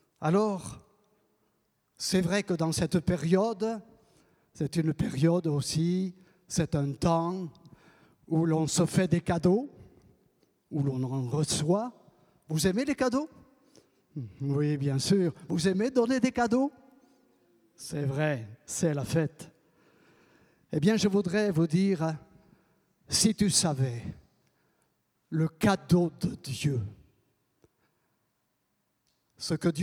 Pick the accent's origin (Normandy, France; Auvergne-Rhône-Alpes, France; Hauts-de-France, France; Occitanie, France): Occitanie, France; Oui, je suis natif du Gers, du Gers.